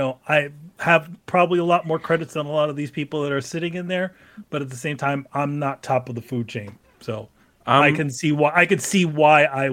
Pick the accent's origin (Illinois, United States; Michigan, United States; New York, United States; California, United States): New York, United States; New York Comic Con's, that's the local show. It's in my hometown.